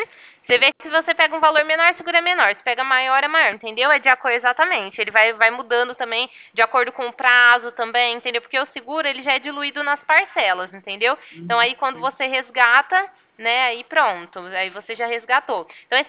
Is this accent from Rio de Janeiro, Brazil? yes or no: no; Ribeirão Preto, São Paulo, Brazil; Eu sou daqui de Ribeirão Preto, estado de São Paulo.